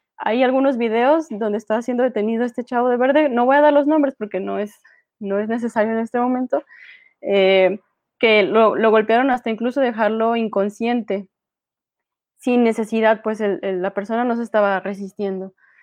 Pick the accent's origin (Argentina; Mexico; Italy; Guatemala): Mexico; Guadalajara, Jalisco; yo soy aquí de Guadalajara